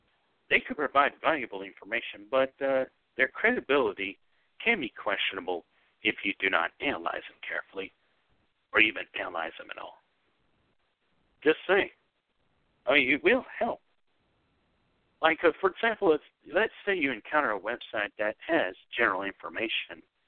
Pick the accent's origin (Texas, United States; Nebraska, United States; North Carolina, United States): Texas, United States; born there; I was born in Texas on January 14th, 1992. I consider that a good old state of Texas.